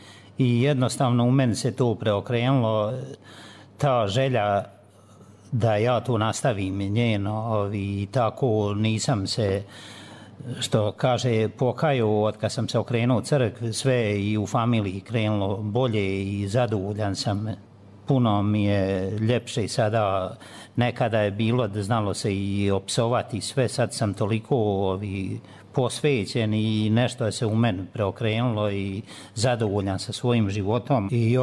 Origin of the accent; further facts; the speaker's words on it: Donja Lupljanica, Republika Srpska, Bosnia & Herzegovina; moved away; also born or lived in Germany; Ja sam iz Lupljance, Donje, ali u Dervent, od kad sam otišao u Njemačku, izradili smo familijarnu kuću